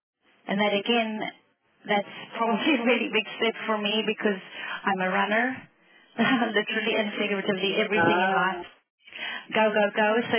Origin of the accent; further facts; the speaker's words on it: South Africa; So my whole experience of how I was raised in South Africa, intentionally and unintentionally.